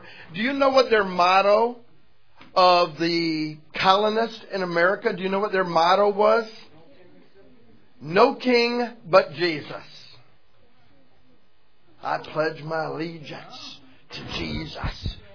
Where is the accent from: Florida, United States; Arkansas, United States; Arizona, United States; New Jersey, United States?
Florida, United States; When I grew up in Florida